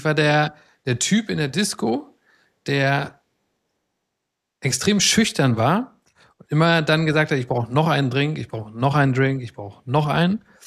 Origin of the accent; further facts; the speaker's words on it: Minden, North Rhine-Westphalia, Germany; Da wird heute in Minden auch noch viel drüber gesprochen, da wo ich herkomme.